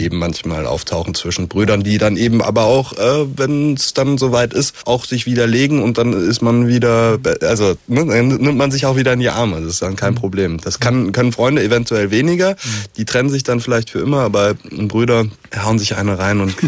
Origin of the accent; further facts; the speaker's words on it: Germany; Ich bin nämlich eigentlich auch Franzose, also ich bin beides. Ja. Meine Mama ist Französin und ich bin eben zweisprachig aufgewachsen mit viel französischer Kultur eben, selbst wenn ich immer in Deutschland gelebt habe